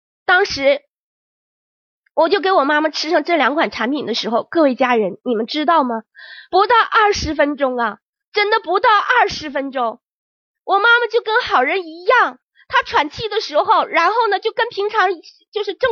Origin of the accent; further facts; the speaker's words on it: Northeast China, China; 她坐在就是我们东北人讲叫炕上，坐在火炕上的时候